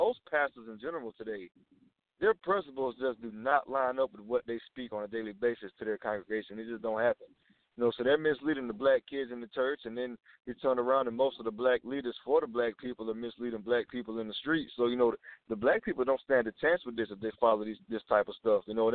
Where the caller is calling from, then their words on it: Georgia, United States; I'm calling from Georgia.